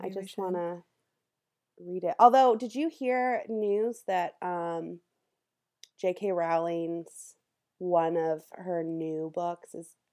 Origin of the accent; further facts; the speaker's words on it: San Diego, California, United States; 'cause I grew up in San Diego and I don't have a lot of experience with winter, even though I've lived here since 2009.